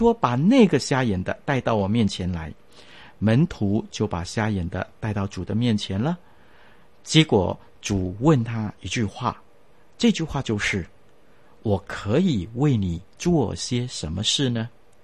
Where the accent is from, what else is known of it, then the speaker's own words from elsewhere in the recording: China; 我们中国人呢就不同了